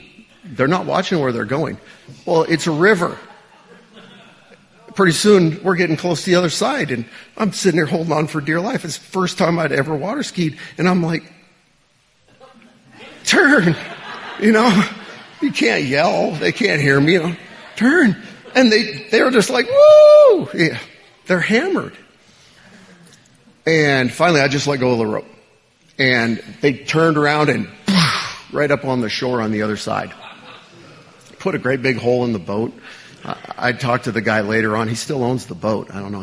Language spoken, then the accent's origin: English; Great Falls, Montana, United States; born there; So like Jason said, I was born in Montana, actually in Great Falls, Montana.